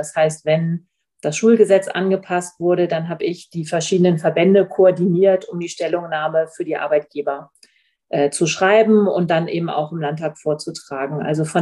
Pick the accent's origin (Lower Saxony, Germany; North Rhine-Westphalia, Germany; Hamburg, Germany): Lower Saxony, Germany; Ich bin 42 Jahre alt. Ich bin Niedersächsin, wo auch mein Wahlkreis ist. Das ist das Weserbergland, also so alles um Hameln und Holzminden herum